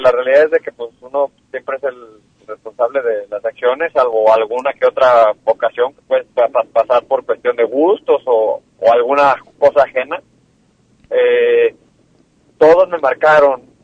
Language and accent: Spanish; Mexico; pues uno como mexicano dice, bueno, pues por ser mexicano, ¿no? Por ser mexicano, nada.